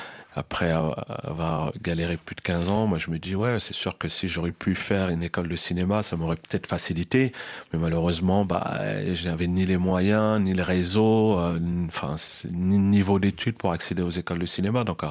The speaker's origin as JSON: {"language": "French", "country": "France", "said": "on reste Français. Enfin, je vais dire, on est des Français avant tout"}